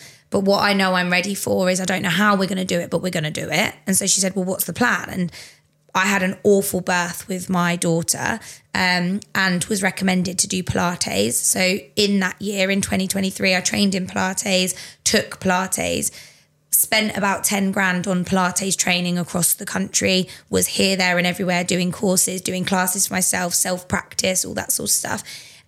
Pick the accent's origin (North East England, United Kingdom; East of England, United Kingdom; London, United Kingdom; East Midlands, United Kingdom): East of England, United Kingdom; Bedford; I'm not from Milton Keynes. I'm a Bedford, born and bred. I went to uni in Bedford. I've lived in Bedford.